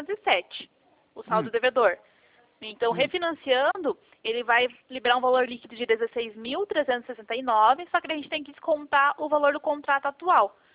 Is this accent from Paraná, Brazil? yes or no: yes; Curitiba, Paraná, Brazil; É que eu sou aqui, daqui de Curitiba, tá?